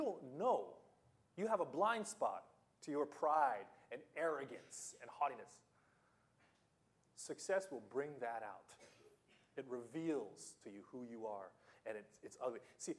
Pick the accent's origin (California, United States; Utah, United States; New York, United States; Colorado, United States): California, United States; now in Japan; So I grew up in California, and I got lucky.